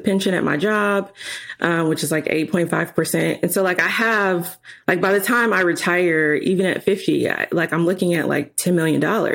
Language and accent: English; Chicago, Illinois, United States; You know, I'm from Chicago, so moving to Springfield, Illinois, and I had a huge 2-bed, 2-bath house.